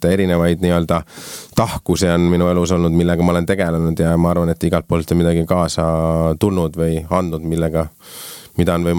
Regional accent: Valjala, Saare County, Estonia; ma olin Sakla kandis, tegelikult kasvasin üles Sakla Valjale ja Kallemäe kandis, et need olid minu lapsepõlved seal kandis

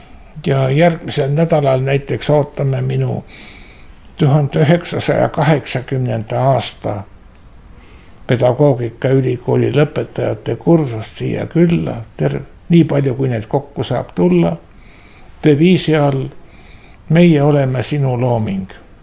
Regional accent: South Estonia, Estonia; Ja ma olen pärit Lõuna-Eestist

